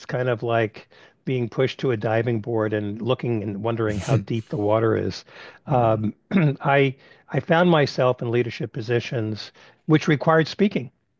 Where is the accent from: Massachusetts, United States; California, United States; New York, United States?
New York, United States; Brooklyn; accent: Brooklyn; It helped diminish my Brooklyn accent that I had. Didn't know I had it.